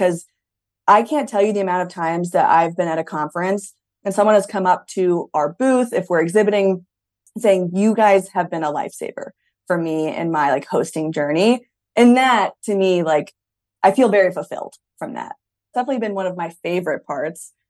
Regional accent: Texas, United States; now in Colorado, United States; I'm not a big East Coast fan, originally growing up in Texas and now living in Colorado.

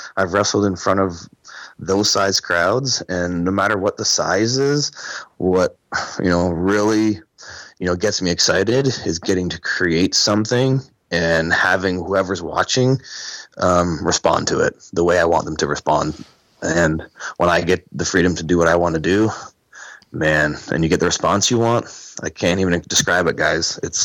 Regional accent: Canada; I'm Canadian.

